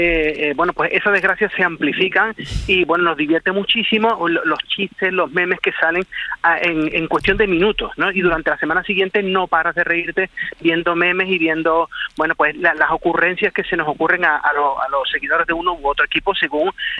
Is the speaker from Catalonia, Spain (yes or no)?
no; Seville, Andalusia, Spain; Pues mira, yo soy de Sevilla, pero ahora mismo estoy disfrutando de vacaciones en la costa de Huelva.